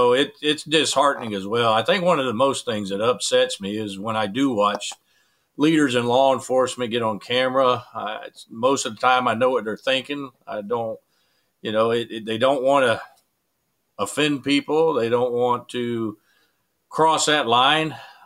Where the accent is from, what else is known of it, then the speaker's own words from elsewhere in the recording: United States; it's truly disturbing as American.